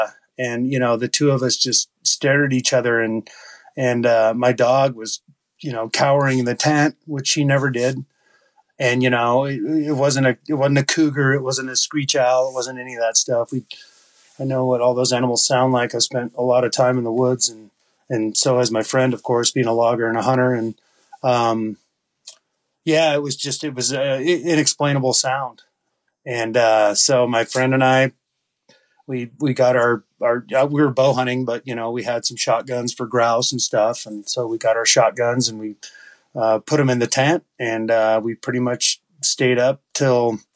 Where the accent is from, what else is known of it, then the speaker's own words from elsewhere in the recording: Bend, Oregon, United States; So it was the fall of 1996, and at the time, I grew up in Bend, Oregon.